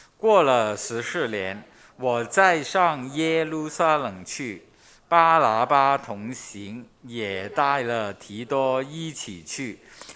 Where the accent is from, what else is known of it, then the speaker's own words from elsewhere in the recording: Guangdong, China; 我们特别是南方人就对官没有什么特别的感觉的都是山高皇帝远那个感觉。我们在过了岭南，我们这边人都是这样思想